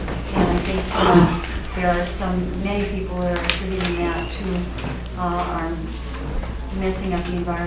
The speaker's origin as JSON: {"language": "English", "town": "Edmonton", "region": "Alberta", "country": "Canada", "said": "I'm from Edmonton, Alberta, Canada."}